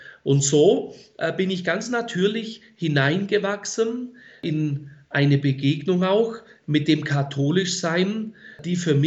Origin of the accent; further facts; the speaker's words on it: Bad Wurzach, Baden-Württemberg, Germany; also born or lived in Leutkirch im Allgäu; Ich selber stamme aus dem Allgäu, aus Leutkirch im Allgäu. Dort bin ich geboren, aufgewachsen bin ich in Bad Wurzach. Da gibt es dann noch eine kleinere Teilgemeinde unter Schwarzach und Adelshofen. Ich bin Jahrgang 1977